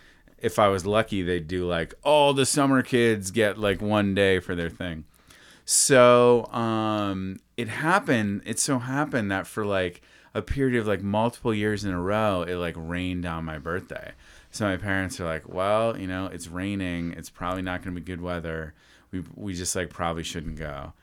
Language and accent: English; New Hampshire, United States; My parents, when I grew up in New Hampshire, there was this place called the York Wild Animal Kingdom in Maine.